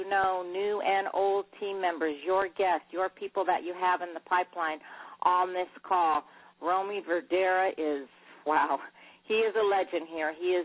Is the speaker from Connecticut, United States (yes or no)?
no; California, United States; I'm from California.